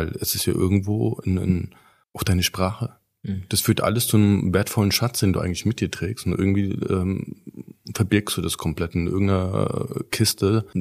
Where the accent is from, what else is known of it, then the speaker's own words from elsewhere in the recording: Germany; born there; Also ich bin ja auch in Deutschland geboren. Ja, und ich gehöre zur dritten Generation